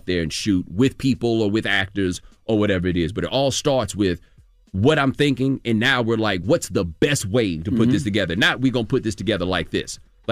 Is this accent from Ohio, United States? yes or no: no; Houston, Texas, United States; Like, I'm from Houston, right? We country and we don't hide it, and it's fine.